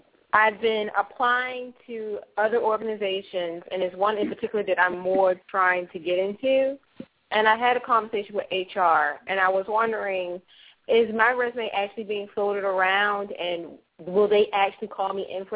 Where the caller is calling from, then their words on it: Virginia, United States; I'm calling from Virginia.